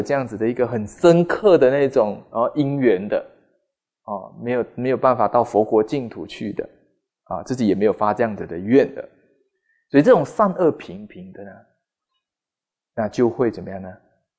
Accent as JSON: {"language": "Chinese", "country": "China", "said": "我们中国人讲的难听一点就是孤魂野鬼"}